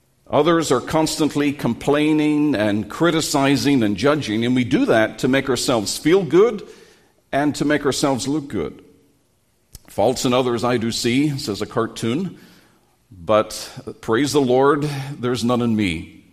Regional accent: Northern Ireland, United Kingdom; I remember growing up in Northern Ireland, and I had Christian parents

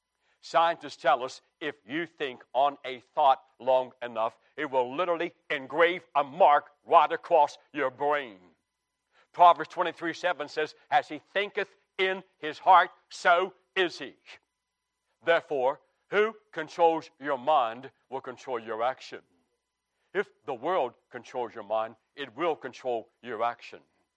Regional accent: West Virginia, United States; now in South Carolina, United States; Well, I'm from West Virginia, and I love the state of West Virginia. I now live in South Carolina, and I love the state of South Carolina.

